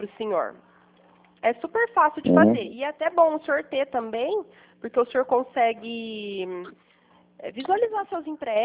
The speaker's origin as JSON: {"language": "Portuguese", "town": "Pirassununga", "region": "São Paulo", "country": "Brazil", "said": "Eu sou de Pirassununga, aqui do lado."}